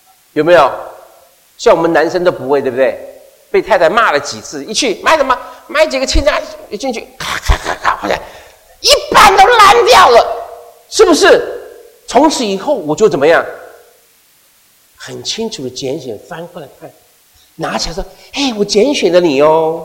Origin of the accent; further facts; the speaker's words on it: Taiwan; 我从台湾过来的，我台湾的哈有一个特别的权利